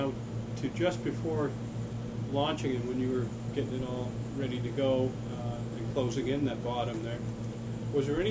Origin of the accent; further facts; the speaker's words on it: Maine, United States; up where I grew up in Maine, there were a lot of builders of boats